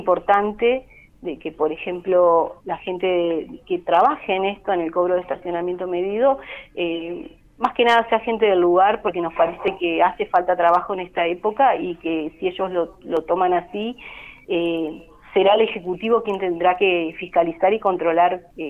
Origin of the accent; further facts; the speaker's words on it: El Bolsón, Río Negro, Argentina; yo me crié acá en Bolsón y vi cómo se fue agrandando Bolsón